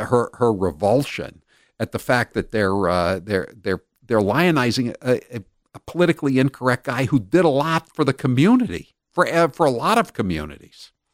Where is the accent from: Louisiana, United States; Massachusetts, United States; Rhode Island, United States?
Massachusetts, United States; I hate to say it because, you know, I'm from Massachusetts.